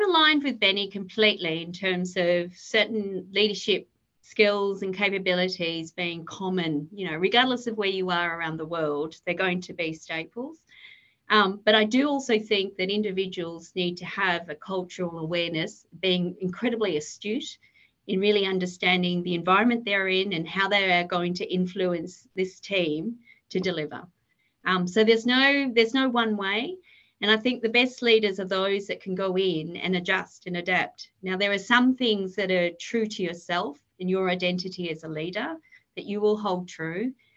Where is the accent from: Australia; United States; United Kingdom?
Australia; I'm an Australian background, very multicultural in the way I was brought up.